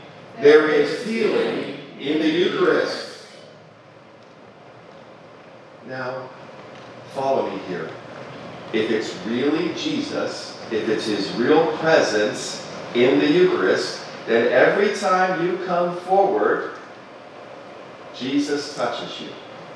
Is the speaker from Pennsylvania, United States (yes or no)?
yes; Pittsburgh, Pennsylvania, United States; I didn't grow up in a Christian home. The values in my family growing up in Pittsburgh